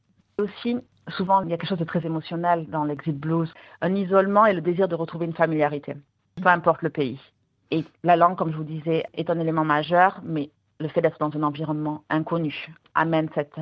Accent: Toulouse, Occitanie, France; now in Berlin, Germany; Je vis à Berlin depuis plus de 12 ans. Je viens du sud de la France, originellement de Toulouse.

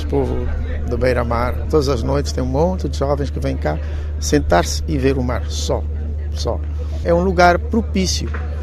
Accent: Tarrafal, Santiago, Cape Verde; born there; é o lugar onde eu nasci, é onde eu moro atualmente

